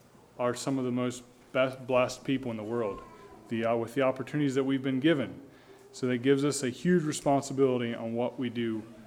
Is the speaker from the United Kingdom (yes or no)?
no; Eastern Shore, United States; And maybe this foundation makes sense to me because I grew up on the Eastern Shore and they don't have basements